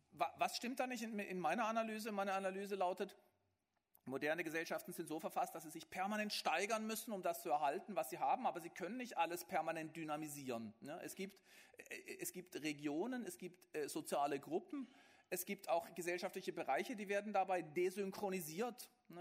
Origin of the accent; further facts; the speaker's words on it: Baden-Württemberg, Germany; dann konnten wir als Schwarzwälder bis nach Stuttgart fahren. Hätten wir nie getan, weil wir sind Badener, aber egal.